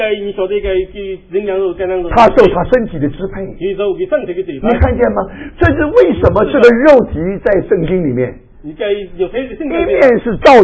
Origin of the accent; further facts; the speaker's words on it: China; 所以你记不记得我们中国人从前呢，找人寻人启事